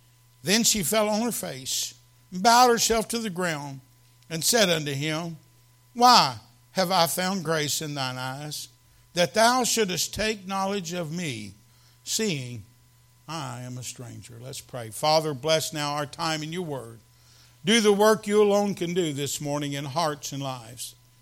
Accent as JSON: {"language": "English", "region": "Kentucky", "country": "United States", "tie": "born or raised there", "said": "I'm from Kentucky. I've gleaned. Growing up, we used to go out, and we would get whatever the farmer"}